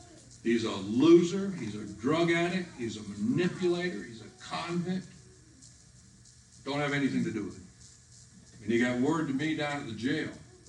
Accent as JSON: {"language": "English", "region": "the South", "country": "United States", "tie": "born or raised there", "said": "I mean, I was raised in the South, you know, I was part of the Bible Belt"}